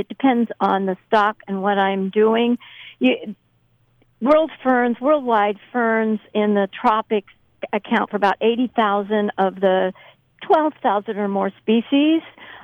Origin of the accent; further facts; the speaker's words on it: Arizona, United States; I grew up in Arizona with 1 to 2 inches of rain.